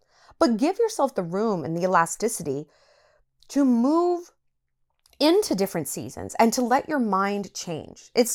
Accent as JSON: {"language": "English", "town": "New York City", "region": "New York", "country": "United States", "lives_now": "Montana, United States", "said": "because I live in Montana, and I'm like this when it comes to dating, because I moved from New York City. Who has a bigger ego and a worse attitude than a New Yorker? Literally no one. I'm a monster."}